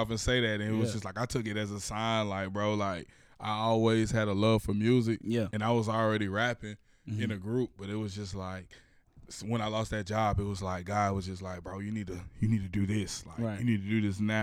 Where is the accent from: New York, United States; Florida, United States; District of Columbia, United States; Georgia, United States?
Georgia, United States; Atlanta; I am an artist from South Atlanta, Clayton County to be exact.